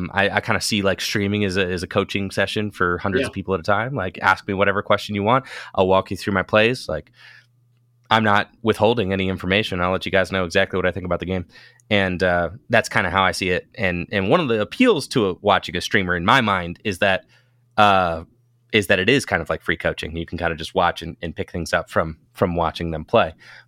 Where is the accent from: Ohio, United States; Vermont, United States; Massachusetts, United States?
Ohio, United States; I mean, he was a player from Michigan. I was a player from Northeast Ohio.